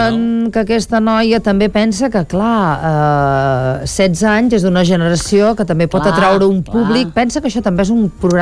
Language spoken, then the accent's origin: Catalan; Sant Joan les Fonts, Catalonia, Spain; jo sóc de Sant Joan les Fonts, no sóc d'Olot aquí. Garrotxa